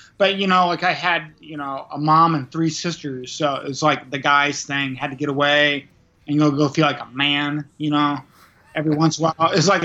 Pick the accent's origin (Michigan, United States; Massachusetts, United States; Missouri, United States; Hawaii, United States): Missouri, United States; It's just something, it's part of growing up in Missouri, part of coming of age, you know.